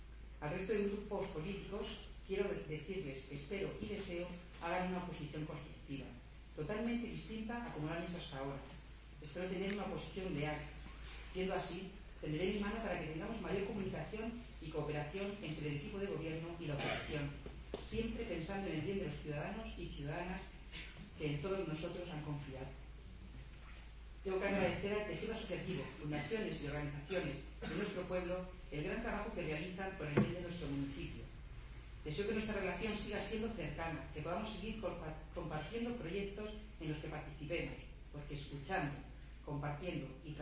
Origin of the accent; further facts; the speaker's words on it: Calasparra, Region of Murcia, Spain; Amo profundamente a mi pueblo. Me siento orgullosa de ser calasparreña